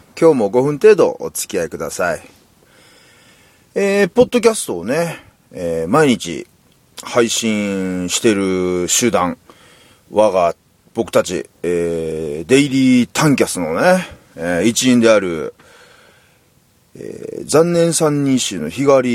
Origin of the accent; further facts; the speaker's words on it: Kansai, Japan; 自分関西人なのにね